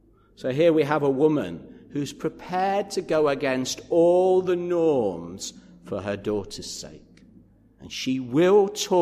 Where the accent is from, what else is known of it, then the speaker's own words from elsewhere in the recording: England, United Kingdom; And being English, we all sort of go, oh dear